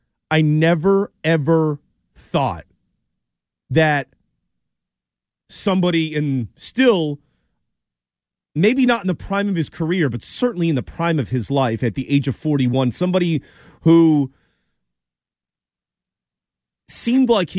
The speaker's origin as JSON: {"language": "English", "region": "Massachusetts", "country": "United States", "tie": "born or raised there", "said": "when you're born and raised in New England, especially in Massachusetts, as a masshole, the son of a diehard Patriots, Celtics, Bruins, and Red Sox fan"}